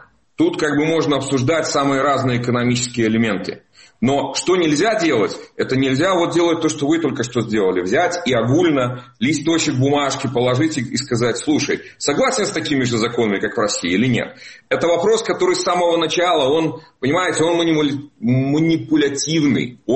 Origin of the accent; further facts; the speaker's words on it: Belarus; я как настоящий белорус